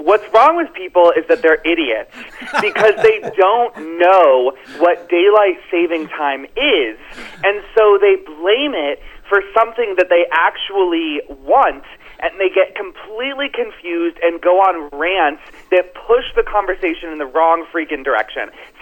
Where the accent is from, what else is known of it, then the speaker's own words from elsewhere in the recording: Florida, United States; That's what's happening in my home state of Florida, which is actually a leader on this issue.